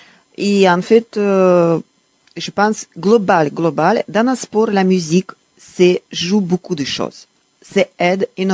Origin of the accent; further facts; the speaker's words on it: Saint Petersburg, Russia; French is a second language; now in France; Je suis marathonienne … origine russe de Saint-Pétersbourg, de très belle ville. Et actuellement, je suis française.